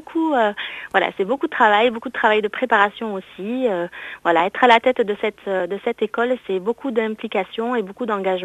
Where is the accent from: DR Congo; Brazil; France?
France; Bayonne, Nouvelle-Aquitaine; Moi, je suis originaire de Bayonne.